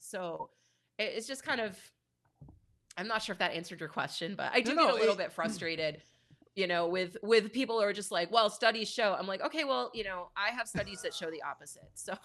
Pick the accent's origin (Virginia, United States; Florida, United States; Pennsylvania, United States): Pennsylvania, United States; Philadelphia; you know, Philly's my hometown